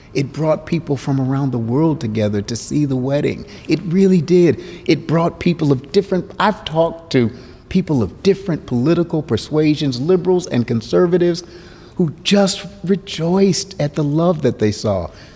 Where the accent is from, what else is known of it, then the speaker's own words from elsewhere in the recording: United States; I can't enter into that. I really can't, because I'm an American.